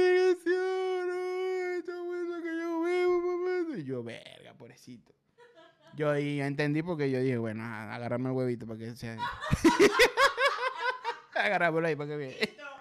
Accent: Maracaibo, Zulia, Venezuela; eso nada más lo usamos en Maracaibo, este verbo, vamos a pegárnosla. O sea, de verdad que nosotros somos, yo estoy muy orgulloso de donde vengo, pero es que nosotros somos raros también.

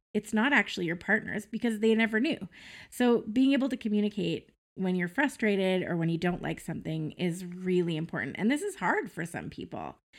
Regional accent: Cranbrook, British Columbia, Canada; now in Kelowna, Canada; We were here for about 2 years in Kelowna, and we're originally from Cranbrook.

